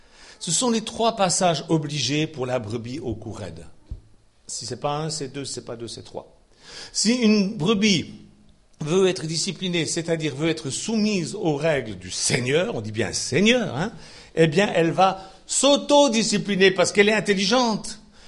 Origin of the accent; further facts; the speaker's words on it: Switzerland; Chez nous, en Suisse, on a des bergers.